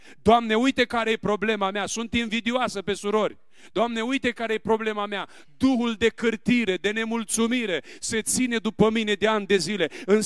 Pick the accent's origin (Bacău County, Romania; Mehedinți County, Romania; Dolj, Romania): Bacău County, Romania; Onești; Toată copilăria mea, eu m-am născut în Bacău, în Onești, județul Bacău.